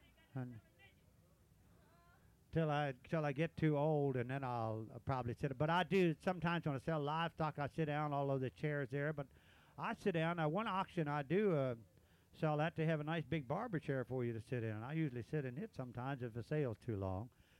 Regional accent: Shepherdstown, West Virginia, United States; Where am I from? I'm from Shepherdstown, West Virginia, about 70 miles from here.

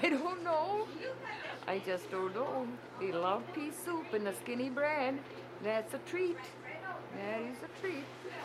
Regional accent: United States; I love to speak the Finnish language. God. I'm American Finn. My Finn is not very good, but anyway, I'm proud to speak it.

